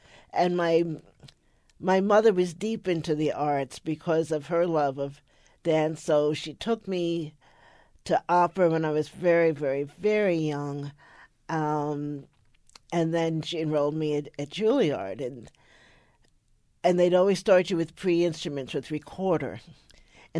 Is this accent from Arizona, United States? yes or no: no; Manhattan, New York, United States; moved away as an adult; also born or lived in Brooklyn / Riverdale; I was born in Brooklyn, raised most of my childhood in Manhattan, but then we moved to Riverdale. When I was a sophomore in high school.